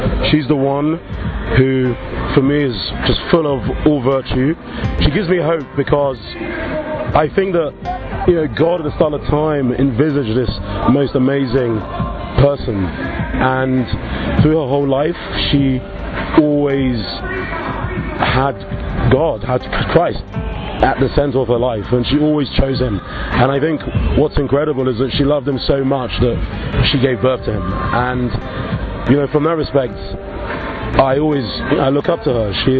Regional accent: London, United Kingdom; I'm originally from Nigeria, but I was born and lived in London. And I am 33 years old.

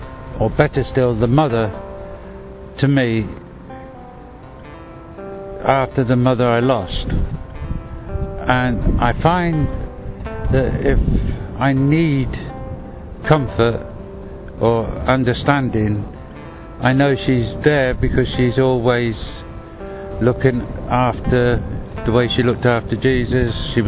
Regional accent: England, United Kingdom; I come from England. My family are Irish.

